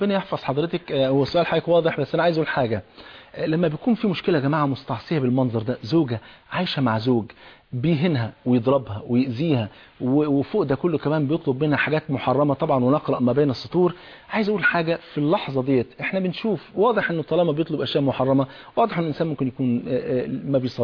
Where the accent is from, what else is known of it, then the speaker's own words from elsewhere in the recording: Palestine; أنا فلسطيني